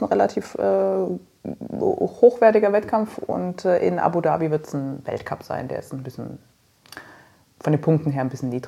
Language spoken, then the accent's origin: German; Dresden, Saxony, Germany; Ich komme ja aus Dresden. Ich sage immer, ich habe eine Wohnung in Dresden und eine Waschmaschine.